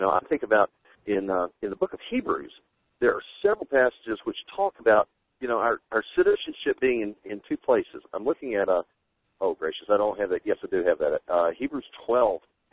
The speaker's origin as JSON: {"language": "English", "country": "United States", "tie": "born there", "said": "I'm very glad to be born in America and have always enjoyed being an American."}